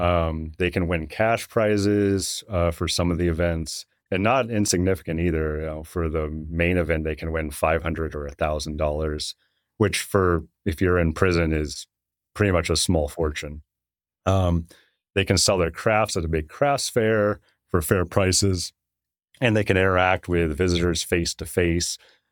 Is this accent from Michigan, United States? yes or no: no; Huntsville, Texas, United States; born there; I was born in Huntsville.